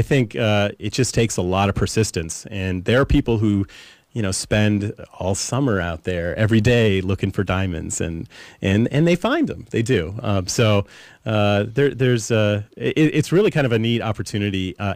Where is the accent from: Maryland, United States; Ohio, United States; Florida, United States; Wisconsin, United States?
Wisconsin, United States; I've been to Carlsbad Caverns and some caves in my home state up in Wisconsin